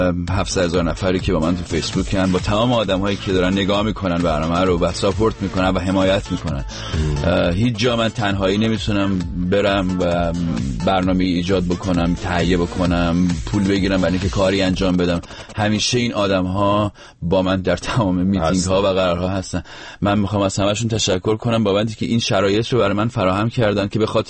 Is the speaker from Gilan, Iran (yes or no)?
yes; Rasht, Gilan, Iran; من رشتیم، ادا رشتیار ملت در بیارن شاکی میشم.